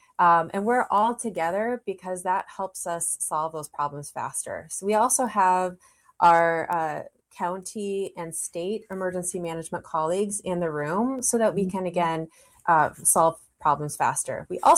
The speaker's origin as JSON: {"language": "English", "region": "Minnesota", "country": "United States", "said": "So I'm from the Twin Cities, and I returned home a few years ago to take this position"}